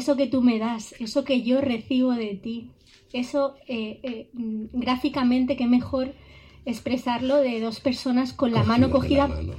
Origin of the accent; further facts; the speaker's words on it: Villajoyosa, Valencian Community, Spain; De la Vila Joyosa. En Alacant.